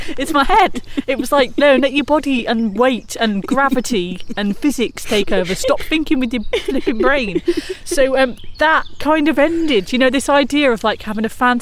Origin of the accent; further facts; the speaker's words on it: Coventry, West Midlands, United Kingdom; I remember where I grew up in Coventry